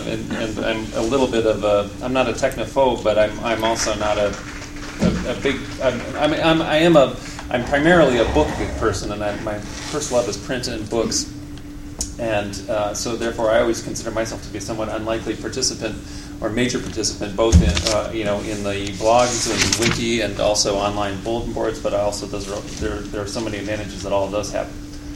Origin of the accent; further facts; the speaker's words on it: Midwest, United States; As a kid, growing up in the Midwestern U.S., in the 70s and 80s